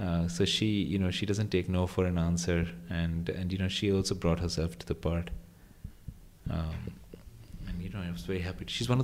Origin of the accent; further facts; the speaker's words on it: India; it came back when I was growing up in India